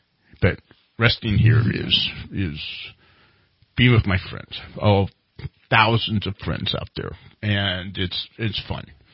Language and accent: English; the South, United States; I tell you what, growing up in the South, sweet iced tea, when you asked for iced tea, it was just sweet tea.